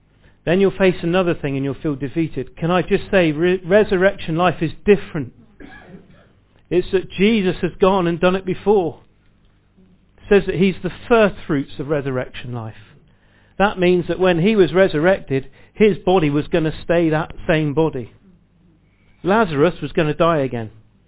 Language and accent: English; United Kingdom; I know we're very British and very polite.